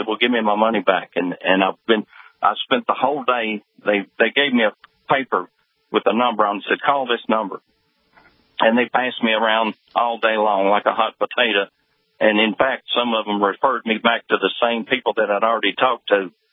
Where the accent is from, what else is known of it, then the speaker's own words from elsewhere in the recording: Kentucky, United States; I'm a United States citizen, born and raised in Kentucky.